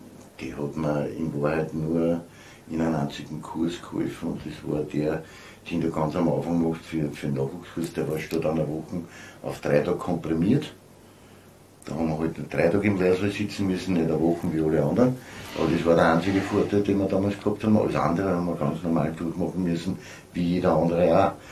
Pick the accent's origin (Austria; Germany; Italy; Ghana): Austria; Ich muss ja auch fairerweise sagen, die Trainerausbildung bei uns in Österreich, die ist wirklich in Ordnung, das ist gut.